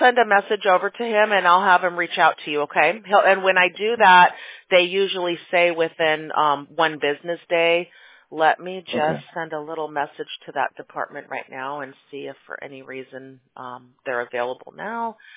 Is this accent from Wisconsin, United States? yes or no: no; Chicago, Illinois, United States; I grew up in Chicago, so I know how to handle it, but a lot of us don't.